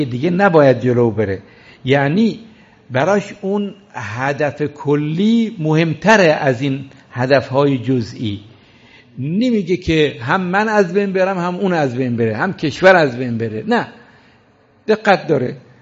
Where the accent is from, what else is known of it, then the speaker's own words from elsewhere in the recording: Iran; چون ما ایرانی هستیم،